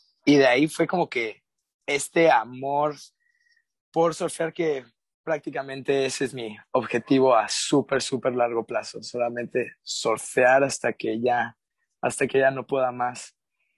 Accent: Playa del Carmen, Quintana Roo, Mexico; born there; nosotros, mi hermano y yo, nacimos en Playa del Carmen y mi papá y mi mamá ya habían venido aquí a Puerto hace muchísimos años

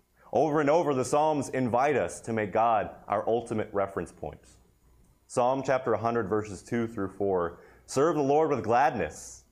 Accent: Tennessee, United States; I'm from Tennessee, so it's plenty cold for me.

